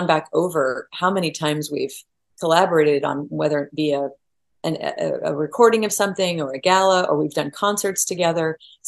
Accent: Oklahoma, United States; born or raised there

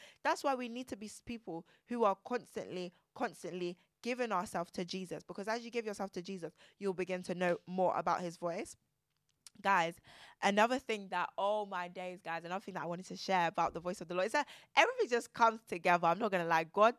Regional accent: England, United Kingdom; born there; Guys, I promise, I was born in England.

